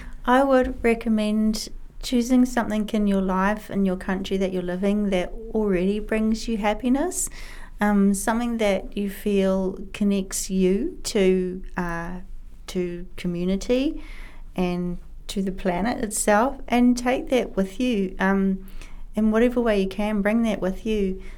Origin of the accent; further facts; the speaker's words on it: Newman, Western Australia, Australia; also born or lived in New Zealand; poisonous snakes and spiders that we would have to be careful of every day growing up in Newman.